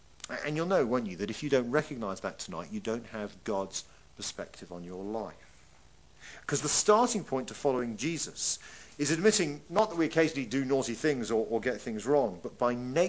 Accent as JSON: {"language": "English", "region": "England", "country": "United Kingdom", "said": "I'm sorry, but I'm English, I don't know."}